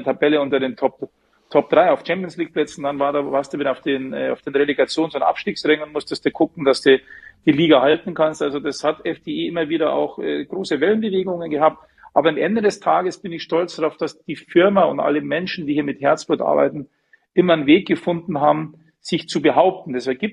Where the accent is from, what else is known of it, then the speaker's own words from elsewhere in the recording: Munich, Bavaria, Germany; als Münchner